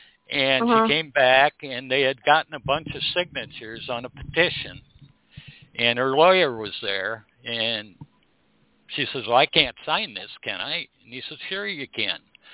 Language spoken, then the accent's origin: English; South Dakota, United States; I'm originally from South Dakota